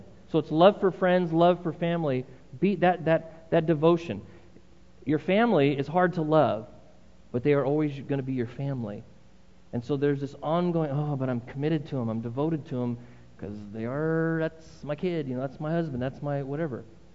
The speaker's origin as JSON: {"language": "English", "country": "United States", "said": "I'm an American through and through"}